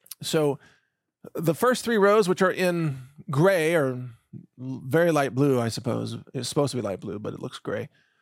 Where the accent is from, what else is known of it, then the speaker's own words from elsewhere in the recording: Texas, United States; I do want to mention, because I'm a Texan